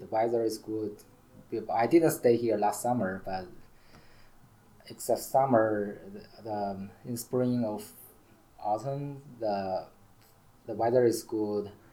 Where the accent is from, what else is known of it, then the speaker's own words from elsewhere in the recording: China; English is a second language; now in United States; Yeah, because I'm from China, so I want to utilize my background and experience to get a job here.